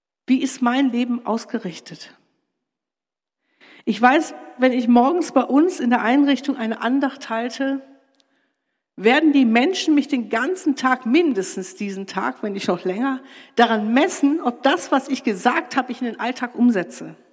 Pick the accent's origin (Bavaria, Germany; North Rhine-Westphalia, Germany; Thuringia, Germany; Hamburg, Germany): Hamburg, Germany; Ich bin auf der Reeperbahn geboren und habe die ersten 6 Jahre meines Lebens mit meiner Mutter zusammen in einem Zimmer verbracht.